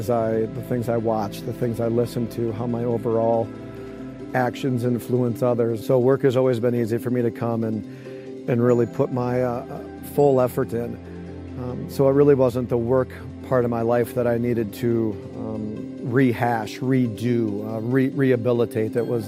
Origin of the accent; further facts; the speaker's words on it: Wisconsin, United States; I grew up in Wisconsin for most of my younger years. Went to church, you know, handful of times a year.